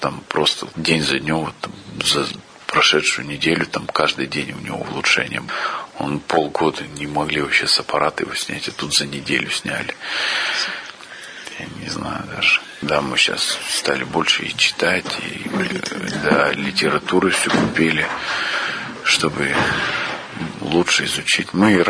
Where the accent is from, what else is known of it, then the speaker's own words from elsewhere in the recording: Perm, Perm Krai, Russia; Мы из Перми сюда переехали.